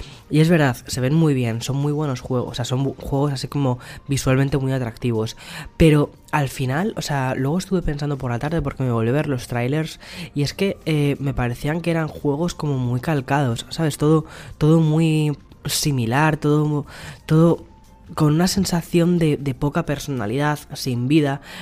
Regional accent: Aranjuez, Community of Madrid, Spain; now in California, United States; como sucede en mi pueblo en Aranjuez, mis padres me lo cuentan. Y aquí, por ejemplo, en California, que sí que podemos salir con muchas precauciones, pero podemos salir.

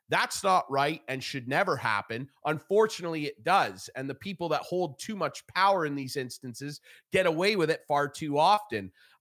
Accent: Canada; I'm embarrassed as a Canadian

